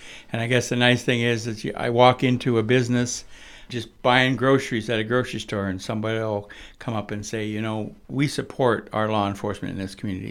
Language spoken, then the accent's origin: English; Wolf Point, Montana, United States; moved away as an adult; now in Sidney, United States; No, I'm originally from Wolf Point. After getting out of college, I came here in 1974. And I've been here ever since, and I've raised my family here.